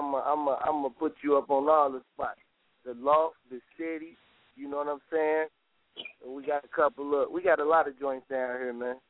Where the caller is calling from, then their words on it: St. Louis, Missouri, United States; We're calling from St. Louis, Missouri.